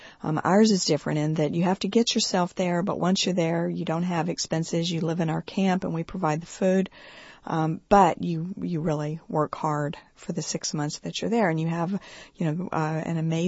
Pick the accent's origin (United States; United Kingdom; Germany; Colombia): United States; I was, very unprepared as an American person to go into Cameroon and set up this sanctuary.